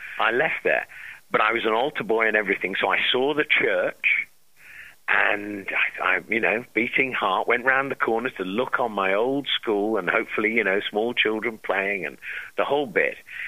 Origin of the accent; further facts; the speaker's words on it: York, Yorkshire and the Humber, United Kingdom; accent: cockney; also born or lived in London; I did. I moved to York when I was nearly four from Clapham Junction in London. I was a little cockney.